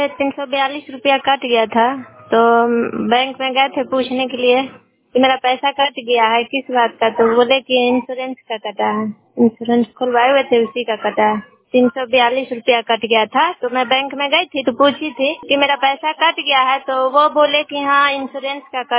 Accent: Sipahpur, India; सिपाहपुर की रहने वाली।

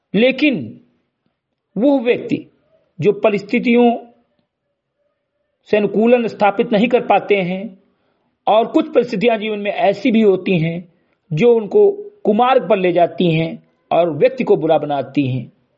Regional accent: Uttar Pradesh, India; ग्राम सभा से मरीगटई विकासखंड मेनपुरा जनपद बहराइच का मूल निवासी हूं

